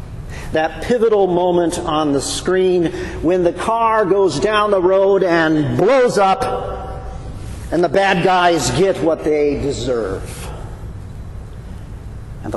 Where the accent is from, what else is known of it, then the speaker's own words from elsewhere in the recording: Beaverton, Oregon, United States; I grew up in Oregon, Beaverton, Oregon, and there was a theater there in Beaverton, Oregon, called Valley Theater.